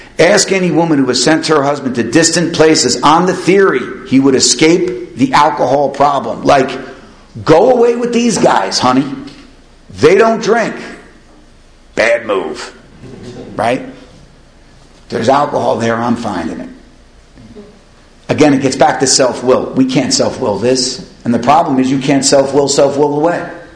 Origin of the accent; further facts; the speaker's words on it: Paterson, New Jersey, United States; I'm really scared about going to Morristown. There's a lot of bars. There's a lot of alcohol up there. I'm from Patterson.